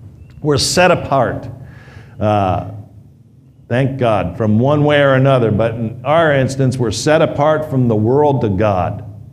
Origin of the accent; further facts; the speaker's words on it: California, United States; Anybody here, did they have that in the East Coast too? I'm from California.